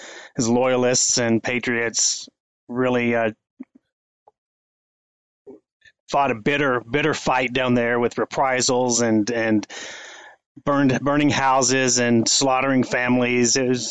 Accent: Texas, United States; also born or lived in Virginia; now in Norwalk, United States; I live in Norwalk, Ohio. I'm originally from East Texas and spent several years in Virginia before moving to Ohio about 13 years ago.

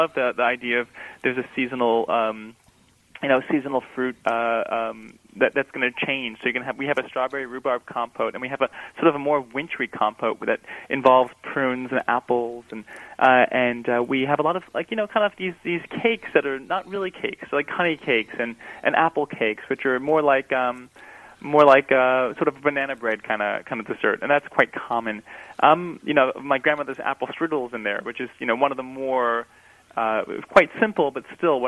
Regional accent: New York, United States; but for us growing up in the New York area, they're pretty much a Jewish cookie.

